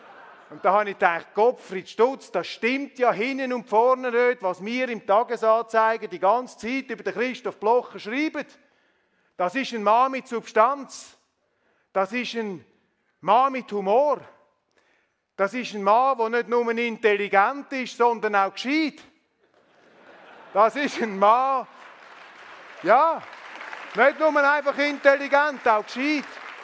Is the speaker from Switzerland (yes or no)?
yes; Switzerland; das Menschenrecht, dass man als Schweizer Schweizer darf bleiben